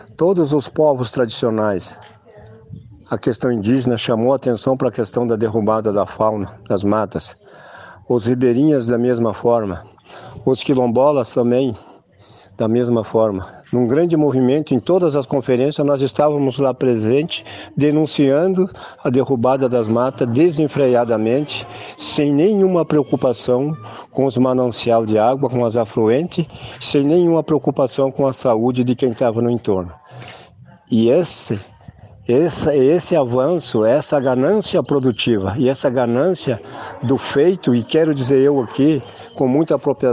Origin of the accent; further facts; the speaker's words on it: Restinga Seca, Rio Grande do Sul, Brazil; sou da comunidade de São Miguel, no município de Restinga Seca, região central do estado do Rio Grande do Sul, comunidade remanescente de Quilombo.